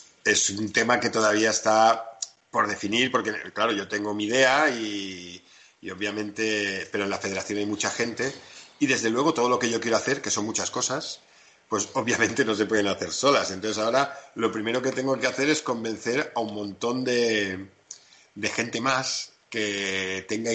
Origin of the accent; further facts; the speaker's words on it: Balearic Islands, Spain; cuando volví a mi tierra, a Mallorca, pues seguí jugando aquí.